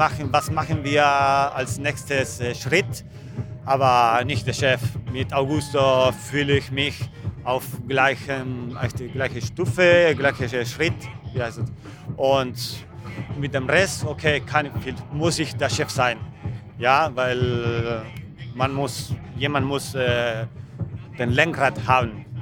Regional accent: Buenos Aires, Argentina; German is a second language; Ja, ich komme aus Buenos Aires, aber ich fliege nach die Messe zurück. Ich wohne in Buenos Aires.

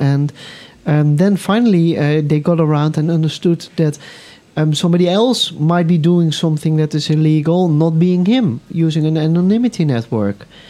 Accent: Netherlands; English is a second language; Okay, now I'm from the Netherlands.

